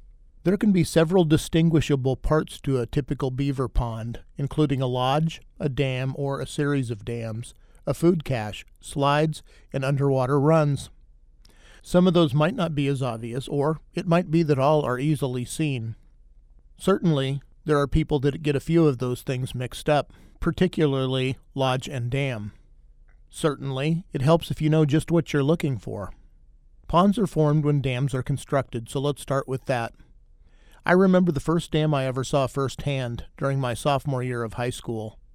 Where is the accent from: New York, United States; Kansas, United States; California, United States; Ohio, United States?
Kansas, United States; As much as it may seem like I sometimes disparage my home state of Kansas for those disturbingly hot summers, Kansas falls were how I developed my love of fall.